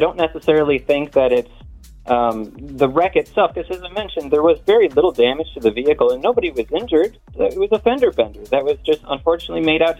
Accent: Bel Air, United States; I'm from Bel Air.

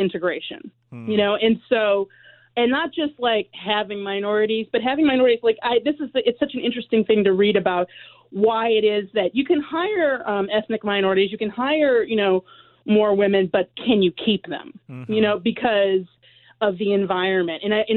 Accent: Detroit, Michigan, United States; growing up in Detroit, I watched SCTV

